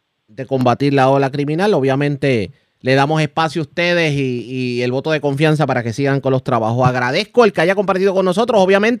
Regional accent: Puerto Rico; Nosotros como puertorriqueños hemos perdido tal vez el control

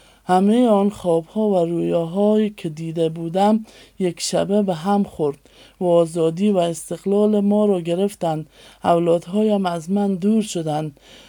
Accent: Iran; also born or lived in Afghanistan; من یک خانم از افغانستان هستم. دوران کودکی و نوجوانیم را در کشور همسایه ایران سپری کردم. همونجا تشکیل خانواده دادم.

